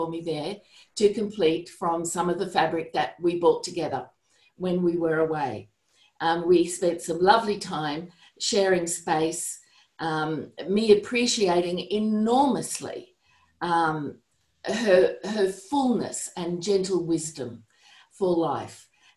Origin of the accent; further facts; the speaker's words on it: Australia; We're from Australia. So we had the pleasure of coming to America